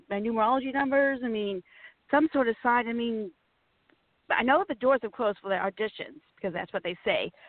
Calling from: Virginia, United States; Good. Virginia.

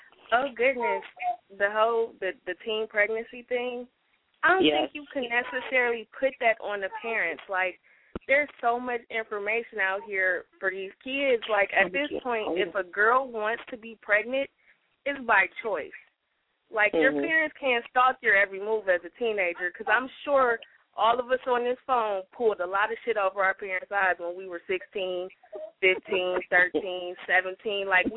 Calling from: Cleveland, Ohio, United States; I'm calling from Cleveland, Ohio.

